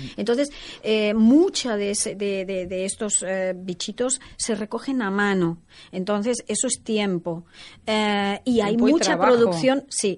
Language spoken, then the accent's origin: Spanish; Mataró, Catalonia, Spain; igual que yo vengo de Mataró. En Mataró era la zona textil de la zona.